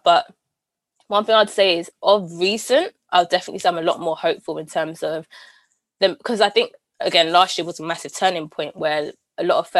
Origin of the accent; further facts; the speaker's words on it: London, United Kingdom; I guess I'm from London, so at the real London